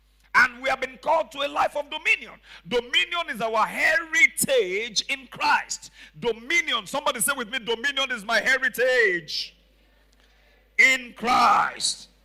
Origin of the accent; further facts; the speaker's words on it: Nigeria; I'm a fan of Shooting Stars Football Club, Ibadan, Nigeria. I'm a Nigerian man, and I support local, anything local.